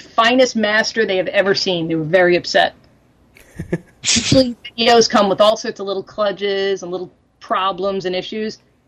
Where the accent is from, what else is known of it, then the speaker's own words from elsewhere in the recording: New York, United States; Like I said, I'm from Long Island. I was kind of alone.